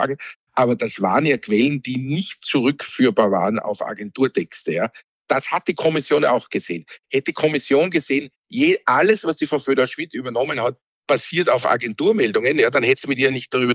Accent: Austria; ich hoffe, ich sage es jetzt als Österreicher richtig

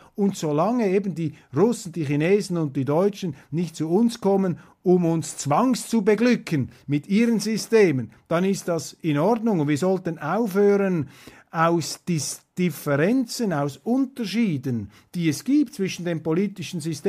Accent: Zurich, Switzerland; Und da muss ich als Zürcher, als Agglomerationszürcher sagen, wehret den Anfängen aufgepasst.

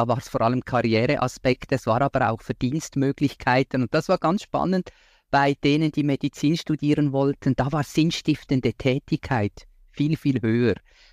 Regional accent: Switzerland; Bei uns in der Schweiz immer noch die 50-Stunden-Wochen, Nachtdienst, Wochenenddienst, das ist normal, das gehört dazu.

